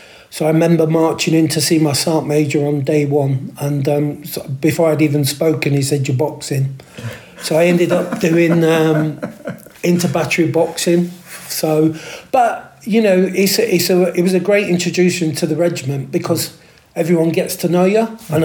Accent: Manchester, North West England, United Kingdom; as a child growing up in Manchester, it was just football.

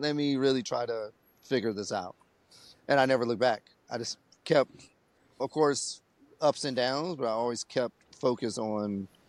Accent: San Francisco, California, United States; I'm from San Francisco. I've been a writer, artist ever since third grade, consciously. And growing up in the late 70s, early 60s, in San Francisco, there was writing everywhere.

